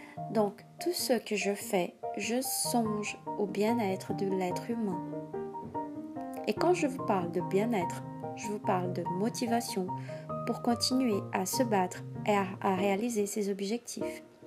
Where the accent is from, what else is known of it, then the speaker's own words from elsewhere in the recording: Recife, Pernambuco, Brazil; born there; French is a second language; Je suis brésilienne, je suis née à Recife dans le nord-est du Brésil. J'ai 39 ans en 2020, si vous m'écoutez en 2021, j'aurai 40 ans.